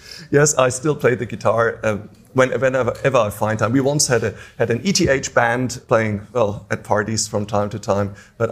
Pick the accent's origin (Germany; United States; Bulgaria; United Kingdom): Germany; Schlitz, Hesse; In the middle of nowhere. Well, actually in a tiny little town called Schlitz.